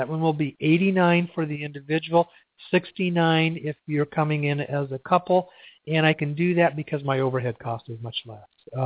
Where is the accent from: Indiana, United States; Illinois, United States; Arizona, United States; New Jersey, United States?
Arizona, United States; Sedona; if I'm in my hometown of Sedona, that's not the case.